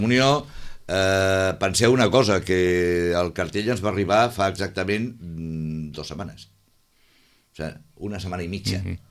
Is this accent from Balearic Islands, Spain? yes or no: no; Sitges, Catalonia, Spain; Jo sempre dic, som catalans i de Sitges.